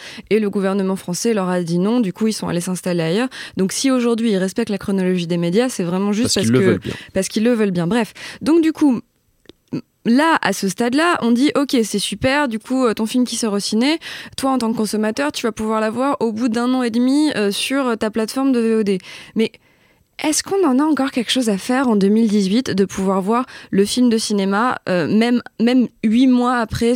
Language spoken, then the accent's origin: French; Paris, Île-de-France, France; moi, mon entourage, alors oui, on est tous des Parisiens urbains